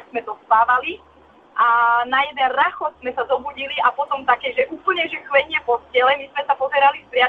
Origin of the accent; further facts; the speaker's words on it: Trnava Region, Slovakia; No tak my sme z Dečínskej Podvone, takže od Šamorína to je dosť kúsok